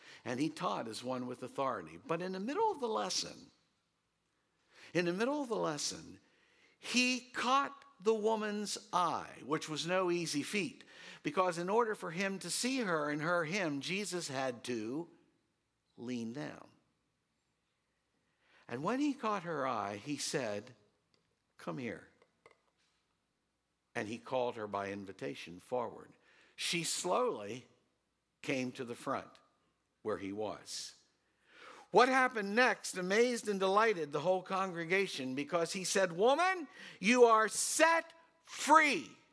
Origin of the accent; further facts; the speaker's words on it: Waynesboro, United States; I didn't know him when I grew up in Waynesboro.